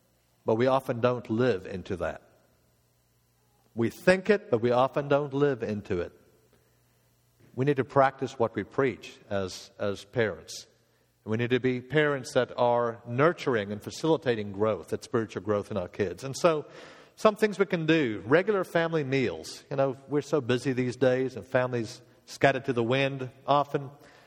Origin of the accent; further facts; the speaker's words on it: Cape Town, Western Cape, South Africa; I remember as a kid growing up in Cape Town, South Africa